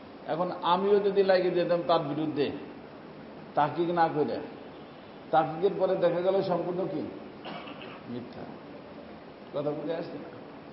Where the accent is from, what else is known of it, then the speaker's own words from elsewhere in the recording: Bangladesh; moved away; আমি একবার এই বাংলাদেশে যখন প্রথম প্রথম আসলাম আমার গ্রামের বাড়িতে, আমার মা বেঁচে ছিলেন